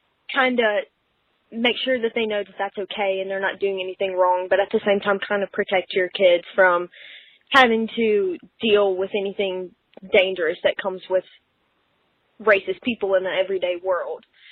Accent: Mississippi, United States; I am 19 years old, and I'm from Mississippi, and yes, everything you've heard about Mississippi is true. It really sucks, but I've lived here my whole life

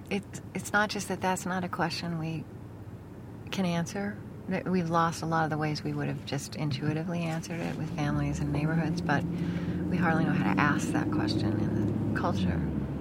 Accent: Oklahoma, United States; now in Minnesota, United States; Well, we live in Minnesota. In Minnesota. I grew up in Oklahoma.

